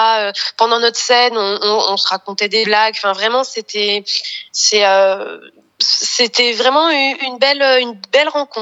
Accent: France; On sent que quand je parle anglais, je suis française, mais j'arrive quand même à me débrouiller.

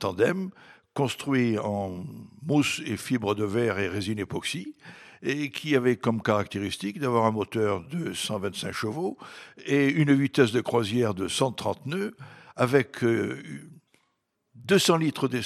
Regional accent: Tunis, Tunis Governorate, Tunisia; born there; Je suis né à Tunis en 1941

